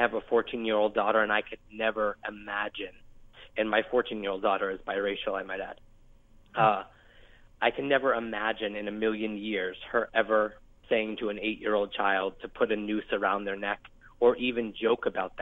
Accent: San Diego, California, United States; We moved here from San Diego, and when we moved here, we were from a completely different type of culture. It was certainly a culture shock.

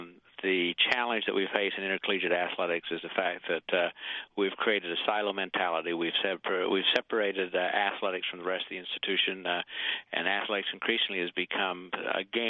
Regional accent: Vernal, Utah, United States; if I were at Ohio State trying this, I would end up pumping gas in Vernal, Utah, my hometown probably.

